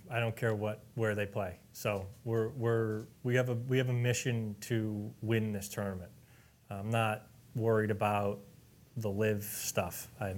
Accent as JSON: {"language": "English", "region": "Vermont", "country": "United States", "tie": "born or raised there", "also_born_or_lived": "Queens, New York", "said": "to school here was a big undertaking from a kid that grew up in Vermont, and living in Queens and being a New Yorker really for 4 years was some of the best times of my life."}